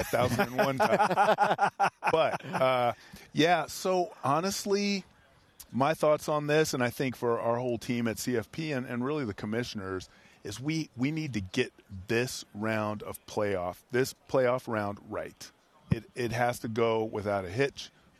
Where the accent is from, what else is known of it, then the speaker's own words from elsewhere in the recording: Oakland, California, United States; I grew up in Oakland. Oakland proper, California.